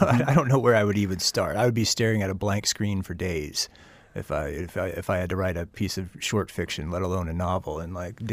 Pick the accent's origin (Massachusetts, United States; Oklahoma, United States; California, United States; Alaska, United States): Alaska, United States; Alaska. I mean, childhood sexual assault is such a huge issue up here, mm-hmm. and you know, this is my hometown.